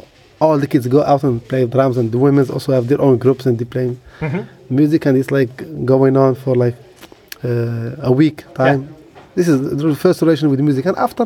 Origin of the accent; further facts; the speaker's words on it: Essaouira, Marrakesh-Safi, Morocco; born there; English is a second language; I am because I was born in Essaouira.